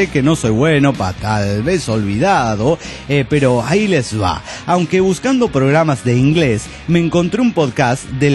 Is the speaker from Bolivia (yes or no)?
yes; Bolivia; lo que se muestra al mundo de Bolivia y lo que la mayoría de la gente ignora en mi país es una gran mamada